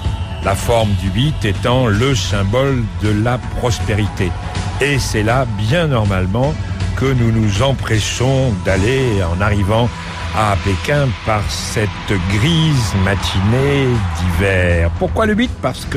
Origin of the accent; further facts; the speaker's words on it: France; Nous, on est français.